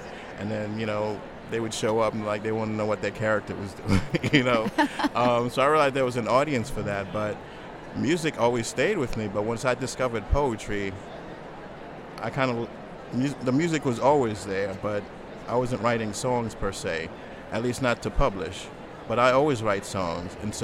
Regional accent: New York City, New York, United States; But the other part of it was growing up in Queens, New York. Like there was a lot of drama

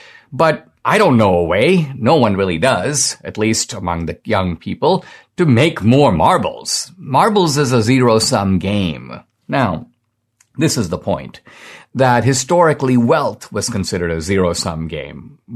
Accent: United States; I have a right to this simply by virtue of the fact that I'm here and I'm an American.

